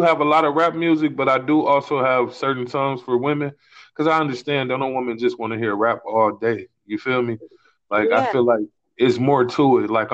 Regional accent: Chicago, Illinois, United States; now in Wisconsin, United States; Okay, I'm from Chicago, but I'm in Wisconsin.

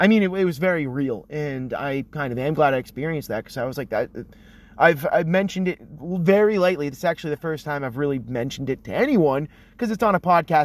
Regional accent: Massachusetts, United States; dude, I'm from Mass, and I thought I wasn't going to be able to smoke weed at all during this vacation

